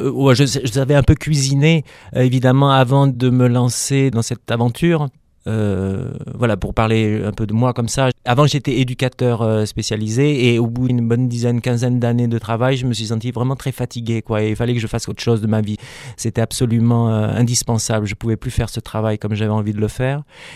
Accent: Die, Auvergne-Rhône-Alpes, France; born there; je suis né à Die et je suis passé par

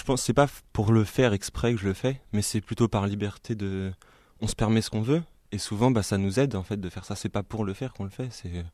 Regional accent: Île-de-France, France; Je viens de la région parisienne. J'y ai vécu plus de 20 ans. Dans le nord, la banlieue nord, 95.

